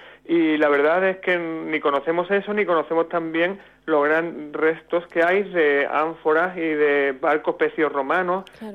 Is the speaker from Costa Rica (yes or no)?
no; Andalusia, Spain; Y nosotros en Andalucía, que tenemos en la comunidad autónoma con más kilómetros de cos